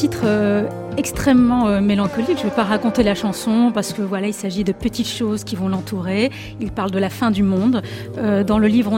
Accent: Paris, Île-de-France, France; moi déjà en tant que parisienne

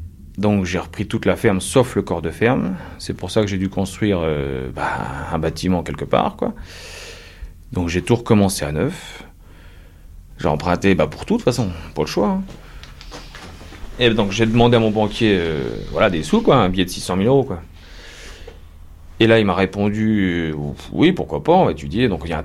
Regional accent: France; parce que je suis français, moi.

